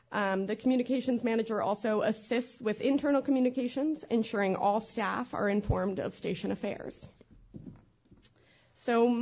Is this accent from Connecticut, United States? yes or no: no; Brooklyn, New York, United States; moved away as an adult; now in Bay Area, United States; I'm the communications manager. So a little about me. I'm originally from Brooklyn, New York. Very proud of that fact. I moved to the Bay Area after I completed undergrad studies at Oberlin College, so just made my way west.